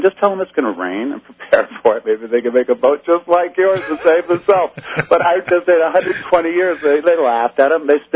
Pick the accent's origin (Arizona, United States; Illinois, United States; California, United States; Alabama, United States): California, United States; San Jose; born there; But I was born in San Jose in 1949.